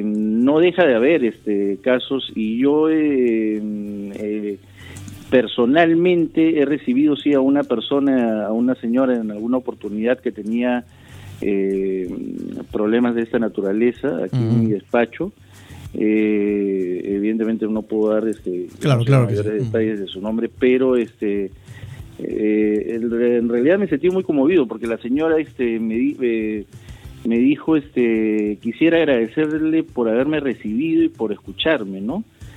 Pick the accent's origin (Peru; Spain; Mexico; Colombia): Peru; Pero soy un peruano más, ¿no? Y mi labor es servir a mis compatriotas.